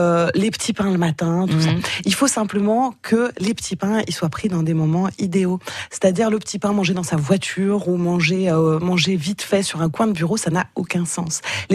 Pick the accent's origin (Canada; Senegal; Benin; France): France; parce que on est français, on aime manger, on aime partager